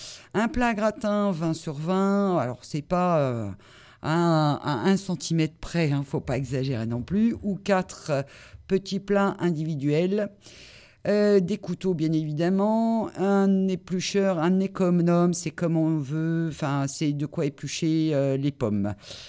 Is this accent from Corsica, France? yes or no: no; Hauts-de-France, France; Alors, on parle beaucoup comme ça dans le Nord, et moi je suis native du Nord